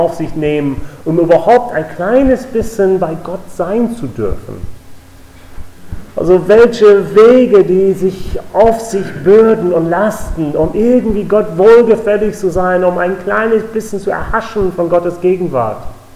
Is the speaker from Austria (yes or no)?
no; Richmond, Virginia, United States; Ich komme aus den Vereinigten Staaten, ich komme aus Richmond, Virginia, der Hauptstadt der Süden damals.